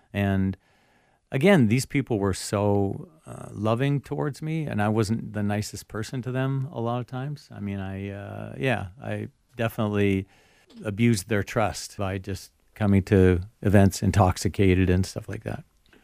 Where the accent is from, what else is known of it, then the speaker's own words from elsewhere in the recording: Vancouver, British Columbia, Canada; also born or lived in Saskatchewan; I was born in Saskatchewan, which is a province in Canada. Mm-hmm. Lived there until I was 10, but then moved out to the West Coast and live in Vancouver, and I've lived in that area ever since.